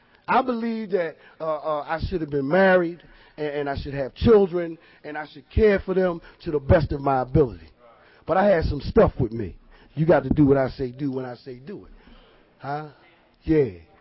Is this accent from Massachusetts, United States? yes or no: no; Philadelphia, Pennsylvania, United States; I'm from Philly. Leaving them in Virginia to go back to Philly, which is familiar to me